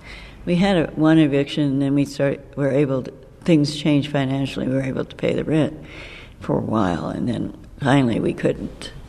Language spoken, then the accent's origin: English; Oakland, California, United States; I'm from Oakland, born and raised.